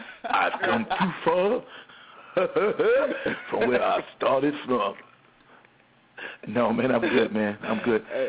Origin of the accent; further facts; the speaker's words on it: Grand Rapids, Michigan, United States; also born or lived in Detroit; But I do thank God, growing up in a Christian household since I was born in Grand Rapids, Michigan, a long time ago.